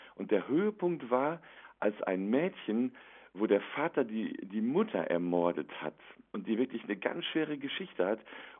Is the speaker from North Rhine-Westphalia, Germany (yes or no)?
yes; Attendorn, North Rhine-Westphalia, Germany; ich erinnere mich immer an meine Heimatstadt Attendorn im Sauerland.